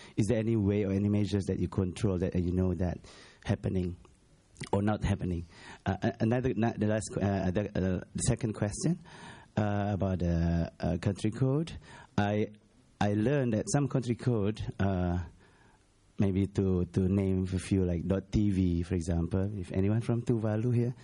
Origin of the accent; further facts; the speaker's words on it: Indonesia; now in Malaysia; I'm from Indonesia and now in Malaysia.